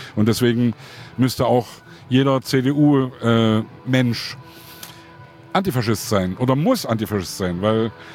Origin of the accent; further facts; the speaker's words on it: Leipzig, Saxony, Germany; Ich komme aus Sachsen, ich komme aus Leipzig.